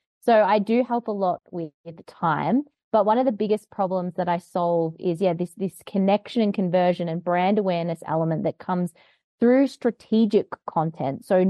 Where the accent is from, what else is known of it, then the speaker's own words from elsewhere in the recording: Australia; now in Bogota, Colombia; I am Australian, but I'm currently not in Australia at the moment. I'm dialing in from Bogota in Colombia. So that's where I'm currently hanging out in Colombia for the next few months.